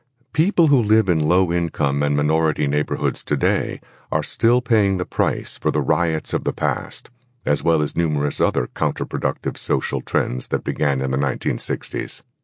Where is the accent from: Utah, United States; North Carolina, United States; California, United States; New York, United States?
New York, United States; New York City; It was not like this when I grew up in Harlem in the 1940s.